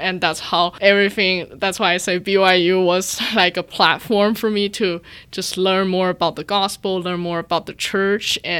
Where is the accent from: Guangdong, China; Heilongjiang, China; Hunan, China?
Guangdong, China; Shenzhen; I grew up in Shenzhen, so which is a very diverse city, because I actually had Christian friends from Protestant backgrounds.